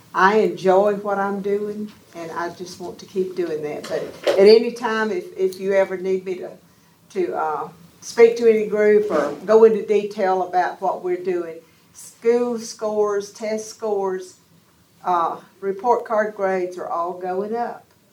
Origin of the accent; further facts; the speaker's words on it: Georgia, United States; But I grew up in DeKalb County several years ago, have a farm up at Kilpatrick now.